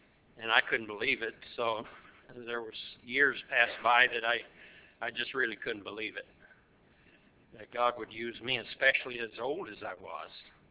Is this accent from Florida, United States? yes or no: yes; Florida, United States; now in Buffalo, United States; I was born and raised in Florida, you know?